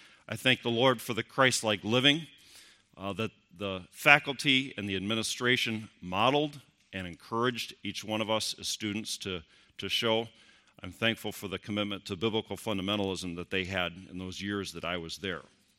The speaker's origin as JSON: {"language": "English", "town": "Grand Rapids", "region": "Michigan", "country": "United States", "said": "Just as a point of clarification, I am from the Grand Rapids, Michigan area, which is Michigan State territory."}